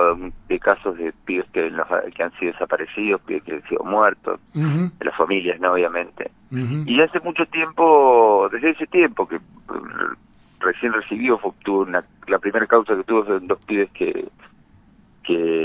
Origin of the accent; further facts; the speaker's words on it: La Pampa, Argentina; moved away as an adult; Yo soy de La Pampa, pero hace 15 años que me fui a vivir a la ciudad de Buenos Aires a estudiar. Actualmente estoy viviendo ahí a los alrededores